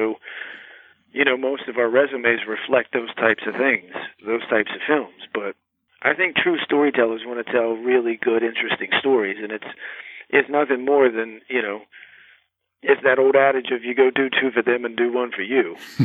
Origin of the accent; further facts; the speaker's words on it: West Virginia, United States; growing up in West Virginia, you know, it's been all over the news for years and years.